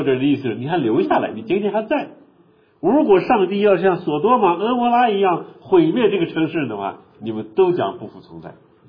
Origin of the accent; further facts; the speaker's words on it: China; 我们中国人因为在传统历史当中受佛教思想受道教思想比较多